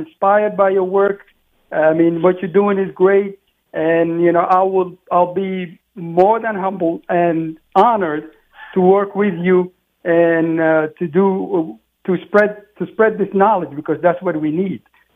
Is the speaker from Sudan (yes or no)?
yes; Sudan; My grandfather, who lived, I'm from Sudan, he lived by the Nile. He owned a farm.